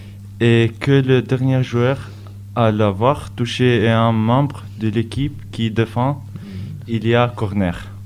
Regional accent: Kosovo; French is a second language; je viens du Kosovo, j'ai 17 ans.

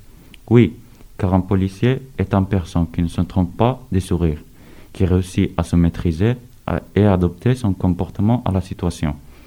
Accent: Italy; j'ai 15 ans. Et je viens d'Italie.

